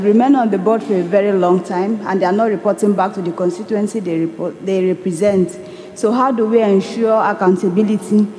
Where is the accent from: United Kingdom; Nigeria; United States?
Nigeria; I'm from Nigeria.